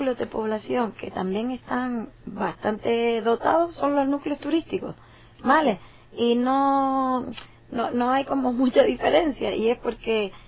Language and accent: Spanish; Canary Islands, Spain; de 2 millones y pico de personas que somos en Canarias